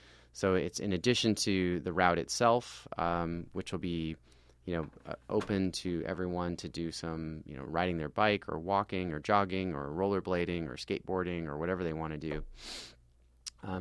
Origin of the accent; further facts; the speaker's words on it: Eugene, Oregon, United States; now in Salem, United States; So I have lived in Salem for 4 years now. I'm originally from Eugene, but I've lived out of state as well.